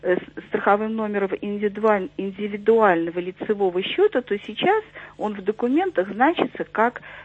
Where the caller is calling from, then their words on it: Saint Petersburg, Russia; И я звоню из Санкт-Петербурга